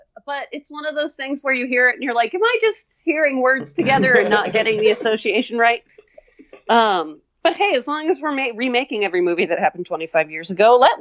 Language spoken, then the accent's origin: English; Stockton, California, United States; born there; I was born in Stockton. I'm not coming for you, Stockton.